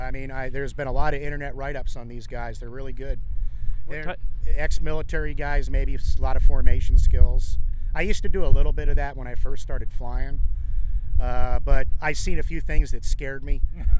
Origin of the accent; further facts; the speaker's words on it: Fort Lauderdale, Florida, United States; I grew up in South Florida. Oh, really? Like down in the Fort Lauderdale area.